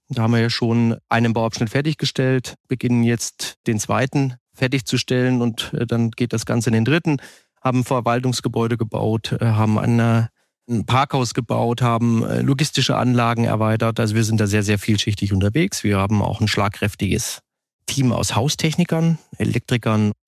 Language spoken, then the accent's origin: German; East Germany, Germany; Hängt aber auch damit zusammen, dass ich ein gebürtiger Ostdeutscher bin